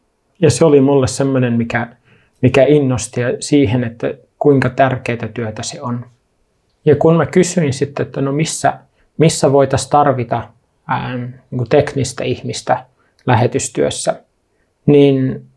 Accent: Kenya; now in Finland; mä oon syntynyt Suomessa, se on 86, mutta aika pian jo niin kun mun lapsuudessa tuli esille se, että vanhemmat oli itse kiinnostunut lähtemään lähetystyöhön. Ja oli valmistautumassa lähetystyöhön ja lopulta aika monien vaiheiden jälkeen päädyttiin Keniaan. No siellä mä sain kasvaa

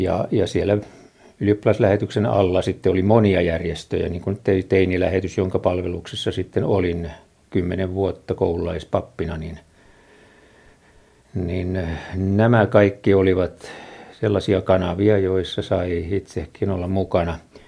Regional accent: Luumäki, South Karelia, Finland; Luumäen seurakunnasta, sieltä Etelä-Karjalan ja Kyvenlaakson rajoiltahan olen kotoisin, taikka sanotaan nyt näin 9 vuodesta eteenpäin elämääni elin nuoruuttani siellä, lapsuutta ja nuoruutta.

